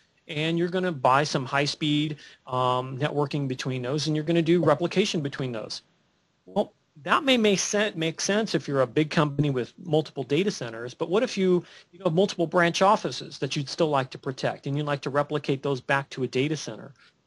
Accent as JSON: {"language": "English", "region": "California", "country": "United States", "tie": "born or raised there", "said": "I grew up in California. In California, we have earthquakes."}